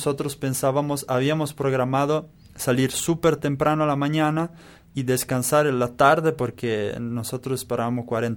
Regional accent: Bazzano, Emilia-Romagna, Italy; Spanish is a second language; yo me fui de Bazzano, mi pueblo, a Verona, que son 130.

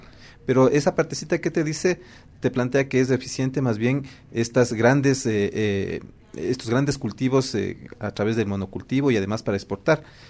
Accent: Ecuador; nosotros aquí como ecuatorianos, ecuatorianas, orgullosos de la diversidad

